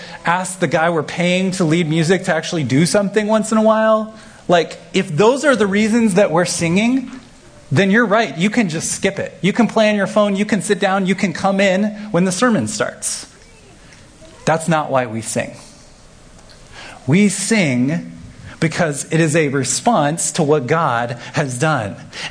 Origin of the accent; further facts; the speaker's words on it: Kansas City, Missouri, United States; I grew up in Kansas City, where there's a lot more churches that come from kind of the charismatic wings of Christianity.